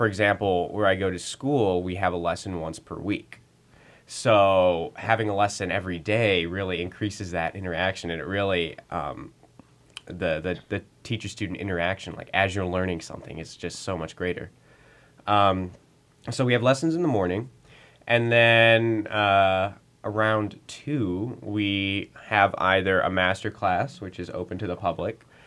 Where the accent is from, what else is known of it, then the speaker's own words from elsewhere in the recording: Hudson, Ohio, United States; now in Houston, United States; So I grew up in Hudson, Ohio, actually